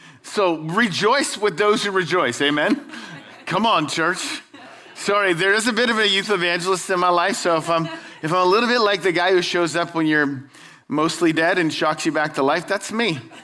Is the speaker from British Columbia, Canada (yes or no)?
no; Windsor, Ontario, Canada; I grew up in Windsor, Ontario.